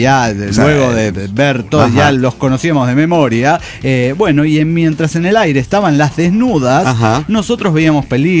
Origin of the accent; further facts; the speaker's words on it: Puerto Vallarta, Jalisco, Mexico; Pero yo vengo de Vallarta, donde en el transporte público llegaba como se le cantaba el culo al pecero.